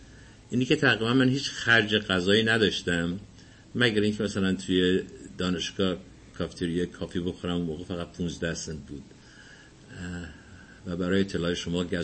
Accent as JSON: {"language": "Persian", "town": "Tehran", "region": "Tehran Province", "country": "Iran", "tie": "born or raised there", "moved": "yes", "lives_now": "United States"}